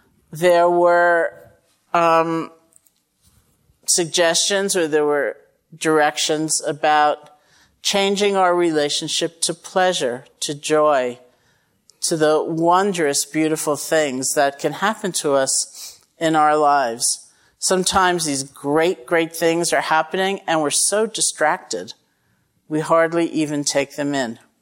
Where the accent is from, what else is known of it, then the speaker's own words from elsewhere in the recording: Massachusetts, United States; And I'm from Massachusetts, so that's different.